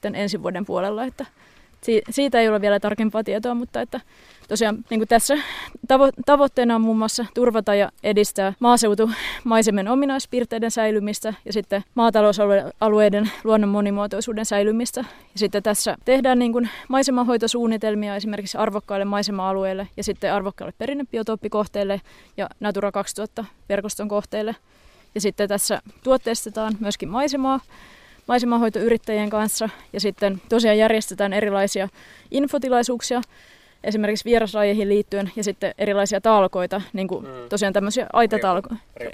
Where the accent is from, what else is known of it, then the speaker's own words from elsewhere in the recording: Espoo, Uusimaa, Finland; No siis mä oon itse ihan kaupungista kotoisin, olen espoolainen